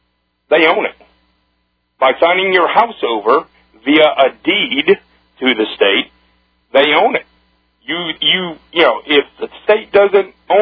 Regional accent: Pennsylvania, United States; I got a thing here since I'm from Pennsylvania

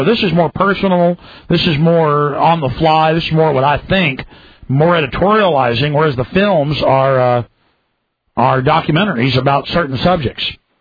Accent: Southern United States, United States; I'm a Christian. I'm from the Bible Belt. My family's Christian.

